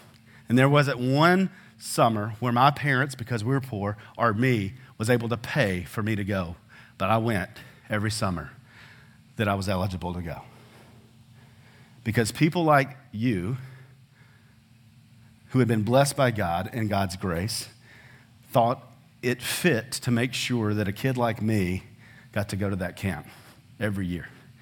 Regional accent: Clearwater, South Carolina, United States; also born or lived in Georgia; Some of you know that I grew up there. I was born in Georgia, but raised in South Carolina. And in the church I grew up in Clearwater, South Carolina, which is in Aiken County.

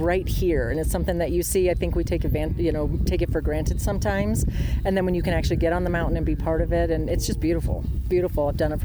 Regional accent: Colorado Springs, Colorado, United States; I'm from Colorado Springs also.

